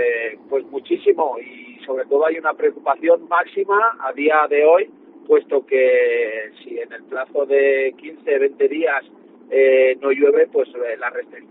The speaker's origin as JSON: {"language": "Spanish", "town": "Calanda", "region": "Aragon", "country": "Spain", "said": "yo soy de Calanda, soy del Bajo Aragón"}